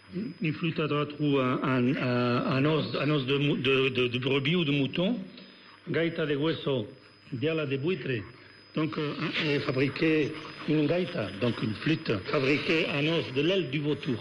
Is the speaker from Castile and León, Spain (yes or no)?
yes; Valladolid, Castile and León, Spain; chez nous, en Castille, à Valladolid